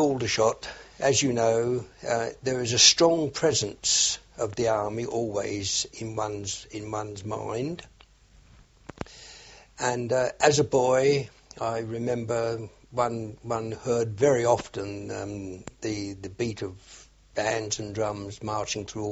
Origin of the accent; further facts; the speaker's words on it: Halifax, Nova Scotia, Canada; born there; I was born in Halifax, Nova Scotia, Canada, on the 7th of November, 1919.